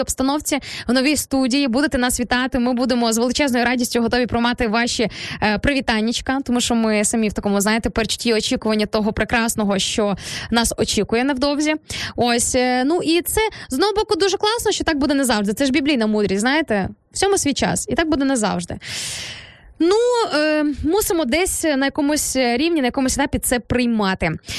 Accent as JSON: {"language": "Ukrainian", "town": "Sarny", "region": "Rivne Oblast", "country": "Ukraine", "tie": "born or raised there", "said": "з мого рідного міста, із міста Сарни, Рівненська область"}